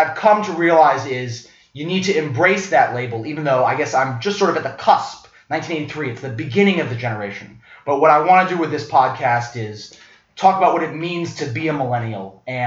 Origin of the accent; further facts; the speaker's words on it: Brooklyn, New York, United States; Yeah, growing up in Brooklyn, I also loved listening to hip hop.